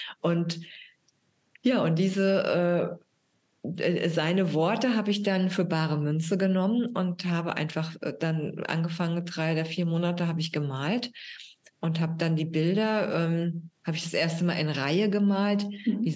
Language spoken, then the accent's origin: German; Frankfurt, Hesse, Germany; born there; Also auch örtlich in Frankfurt am Main, wo ich geboren bin.